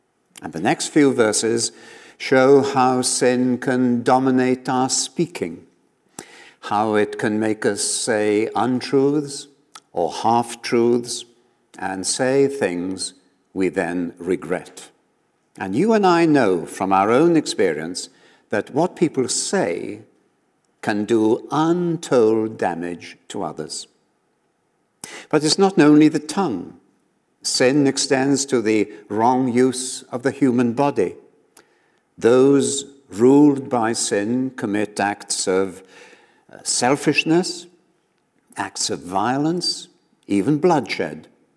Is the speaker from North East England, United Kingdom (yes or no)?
no; Wales, United Kingdom; was still in evidence when I grew up in Wales.